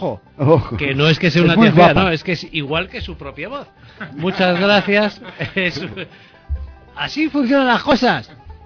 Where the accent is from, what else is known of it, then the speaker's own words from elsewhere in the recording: Spain; Yo que soy muy español